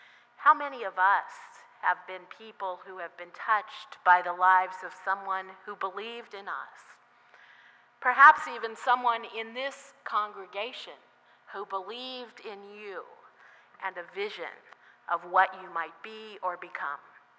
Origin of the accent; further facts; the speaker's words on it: Washington, United States; Of course, I grew up in Washington State, so I have to say that.